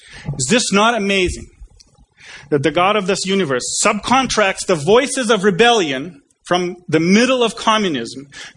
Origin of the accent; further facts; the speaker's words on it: Canada; Now, don't hold it against me as a Canadian for putting it up here.